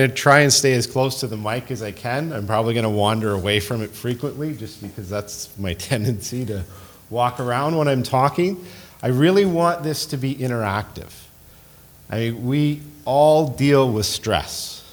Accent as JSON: {"language": "English", "town": "Timmins", "region": "Ontario", "country": "Canada", "said": "I'm from Timmins with my wife Dana."}